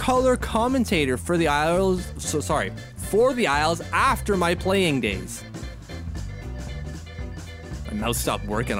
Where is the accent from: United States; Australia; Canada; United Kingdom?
Canada; Hull, Quebec; born there; One, I was born in Hull, Quebec.